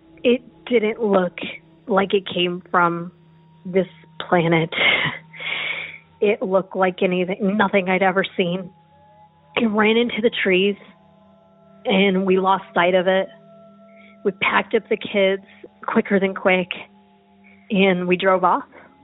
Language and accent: English; Roswell, New Mexico, United States; I'm from New Mexico, so I know about Dulce Canyon. I know about experiments. I know about all that stuff that happens. And I know obviously about the aliens since I'm from Roswell